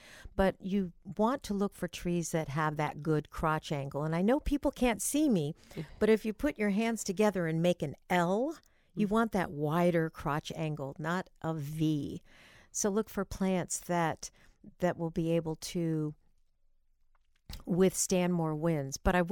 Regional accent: Ohio, United States; And I grew up in Lake County, up by the lake in Ohio.

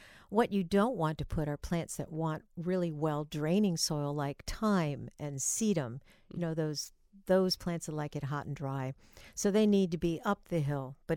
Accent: Ohio, United States; And I grew up in Lake County, up by the lake in Ohio.

